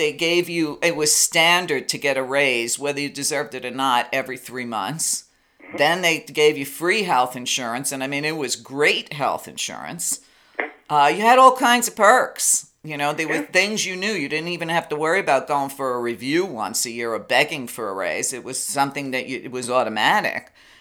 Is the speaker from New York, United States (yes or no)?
yes; Brooklyn, New York, United States; I grew up in Brooklyn, in an Italian neighborhood.